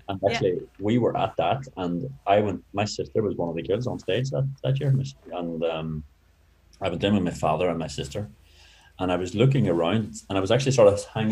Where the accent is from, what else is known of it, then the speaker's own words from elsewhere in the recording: Ireland; And I grew up in Ireland in a village surrounded by women, my cousins, aunts, neighbors.